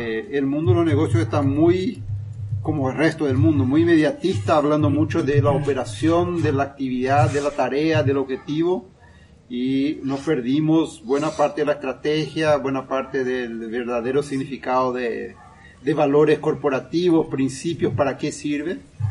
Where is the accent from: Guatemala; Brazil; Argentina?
Brazil; now in Paraguay; soy brasileño, vivo hace más de 20 años en Paraguay.